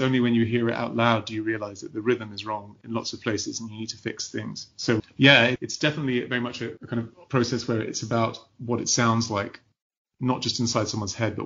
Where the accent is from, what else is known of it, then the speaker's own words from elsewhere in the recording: Cyprus; I grew up in Cyprus and Greek mythology is very much in the air there.